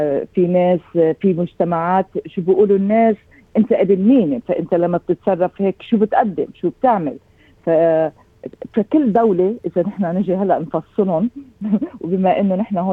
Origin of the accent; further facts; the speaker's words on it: Kuwait; أنا كويتية، أنا بقول كويتية طبعا لأنه أنا الكلتشر تبعي الأصل كويتي